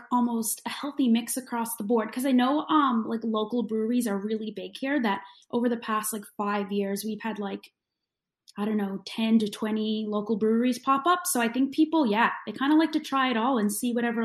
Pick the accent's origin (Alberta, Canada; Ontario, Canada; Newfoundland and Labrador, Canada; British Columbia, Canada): Newfoundland and Labrador, Canada; St. John's; I really enjoyed growing up in kind of a smaller city. I did grow up in St. John's. So St. John's, I think, has, 150,000 or a little bit more population. So it definitely was kind of like a medium-sized place.